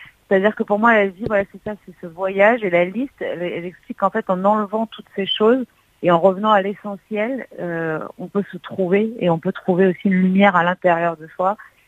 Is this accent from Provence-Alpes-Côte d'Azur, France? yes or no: yes; Nice, Provence-Alpes-Côte d'Azur, France; C'est mon premier message, voilà, en tant que niçoise